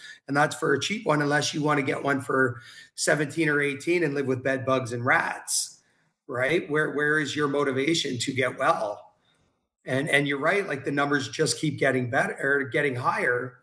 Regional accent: Oshawa, Ontario, Canada; born there; I was born in Oshawa, Ontario.

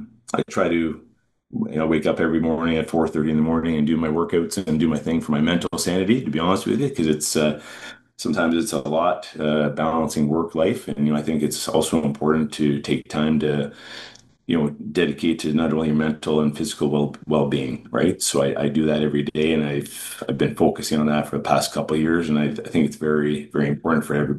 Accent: Scarborough, Ontario, Canada; I grew up in Scarborough, went to high school there, and moved around quite a bit through the GTA with my family.

